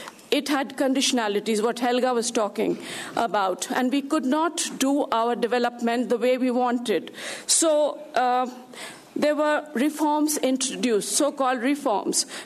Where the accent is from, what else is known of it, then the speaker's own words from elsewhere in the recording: India; since I come from India